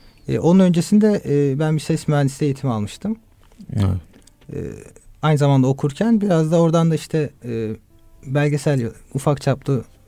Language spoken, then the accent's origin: Turkish; Istanbul, Turkey; Aslen baba tarafından Adanalıyız ama İstanbul'da doğup büyüdük.